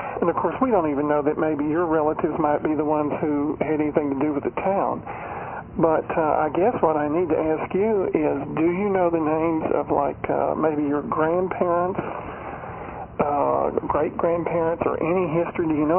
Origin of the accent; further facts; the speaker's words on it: Capel, Texas, United States; Well, as I mentioned to her, I'm calling from Capel, Texas, which is just a little north of Dallas, and is located in Dallas County. And I've been a lifelong resident here.